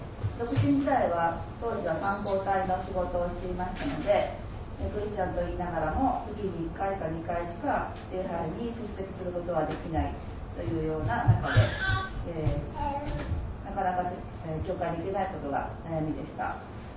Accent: Soja, Okayama, Japan; 私は岡山県の総社市というところで生まれ育ちました。クリスチャンの母に連れられて教会に行く環境で育ちました。

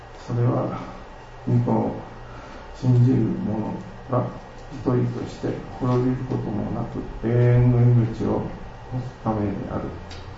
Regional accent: Maizuru, Kyoto, Japan; 私は舞鶴で生まれ育ち、人生は世の中に出てからと思っていたので勉強はしませんでした。

